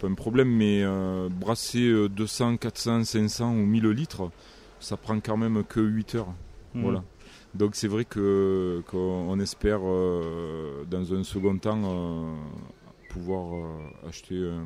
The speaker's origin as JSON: {"language": "French", "town": "Arles", "region": "Provence-Alpes-Côte d'Azur", "country": "France", "said": "c'est vrai que je viens d'une région où on est vachement attaché aux traditions, hein, puisque je viens de Arles, la Camargue, les Arlésiennes, les taureaux, les chevaux."}